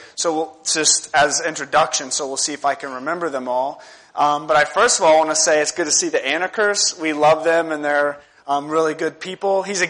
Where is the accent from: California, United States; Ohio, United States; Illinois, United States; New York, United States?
Ohio, United States; Middletown; And so I grew up in Middletown, Ohio. That's still where I live, actually. I'm 23 years old.